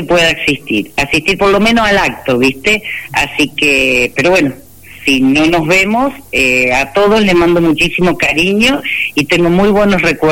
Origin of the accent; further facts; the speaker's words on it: Córdoba, Argentina; fueron los primeros años que yo llegué a la provincia de Córdoba, soy de Córdoba, pero no estaba por acá